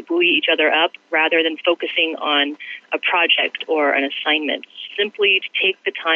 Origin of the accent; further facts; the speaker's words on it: Salt Lake City, Utah, United States; I'm from Salt Lake City, Utah.